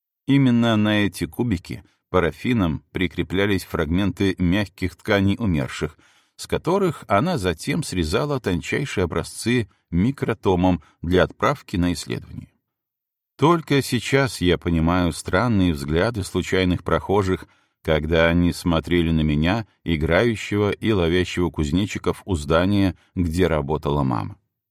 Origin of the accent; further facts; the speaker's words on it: Novosibirsk, Novosibirsk Oblast, Russia; born there; Я родился в Новосибирском академгородке, научном сердце Сибири.